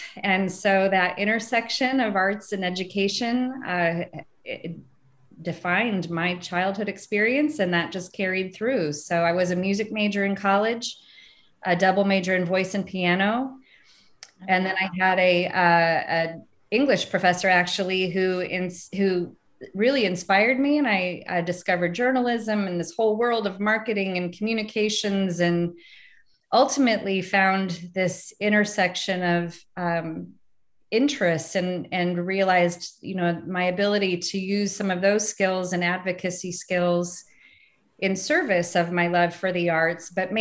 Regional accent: Indianapolis, Indiana, United States; Indianapolis is my hometown. I grew up here, but I ended up in Cincinnati because of my pathway from college at Miami University.

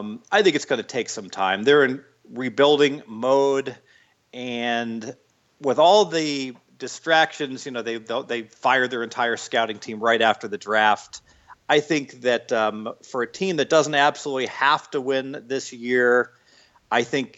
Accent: Dayton, Ohio, United States; I'm from Dayton, Ohio, so right down I-75.

